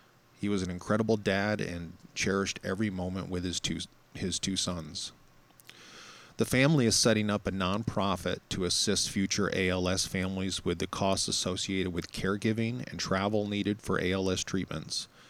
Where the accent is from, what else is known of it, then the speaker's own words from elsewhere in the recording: New York, United States; I'm from New York State, so we're both Yankees and we had the smarts to move south.